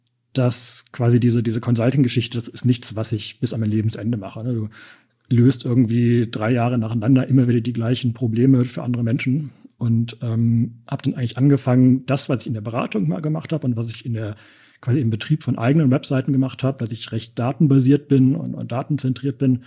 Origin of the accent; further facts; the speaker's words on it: Bonn, North Rhine-Westphalia, Germany; born there; also born or lived in Berlin / London; Wir sitzen in Bonn, genau. Ich bin gebürtiger Bonner, habe dann mal eine Zeit lang in Berlin gelebt, habe mal eine Zeit lang in der Nähe von London gelebt, aber bin dann doch wieder zurück nach Bonn gekommen und fühle mich hier schon ziemlich wohl.